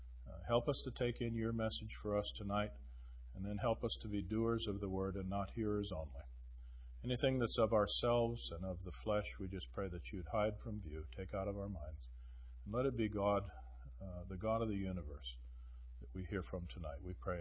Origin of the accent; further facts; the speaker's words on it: Minnesota, United States; also born or lived in Louisiana; Joanne and I, we're from Louisiana, but we were born and raised in Minnesota.